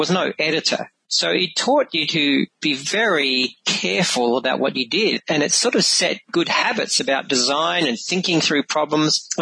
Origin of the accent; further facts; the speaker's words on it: Adelaide, South Australia, Australia; now in Tasmania, Australia; No, actually, I grew up in Adelaide, which is the capital of South Australia. So if you can imagine Australia, the mainland, that's the south-central state of Australia. We only moved to Tasmania about 4 years ago.